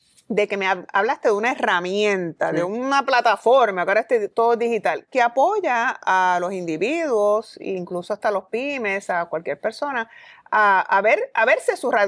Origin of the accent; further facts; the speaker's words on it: Puerto Rico; para nosotros como pueblo puertorriqueño